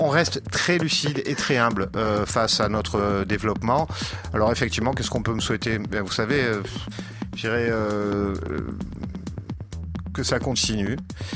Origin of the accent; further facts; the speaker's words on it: Nice, Provence-Alpes-Côte d'Azur, France; je suis niçois.